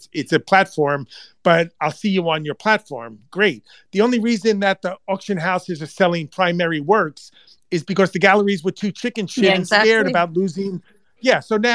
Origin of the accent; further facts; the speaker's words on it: Long Island, New York, United States; born there; English is a second language; I struggle with English and I'm born in Long Island and my kids never let me forget how bad my accent is.